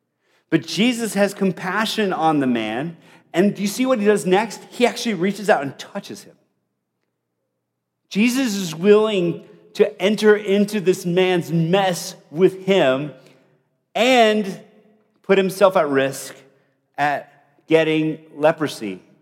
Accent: Bogota, Bogotá, Colombia; Growing up in Bogota, Colombia, South America, where I grew up, we had lepers in our community

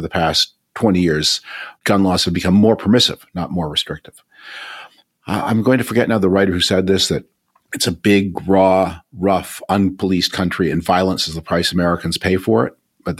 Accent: Canada; I grew up in Canada.

